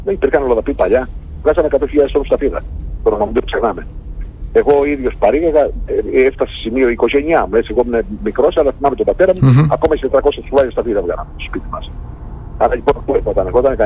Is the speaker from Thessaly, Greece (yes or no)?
no; Crete, Greece; από το χωριό μου, όπω γνωρίζετε, το πρωί τη ηλιά είναι κοντά στο Ηράκλειο. Κατεβαίναμε στο Ηράκλειο τότε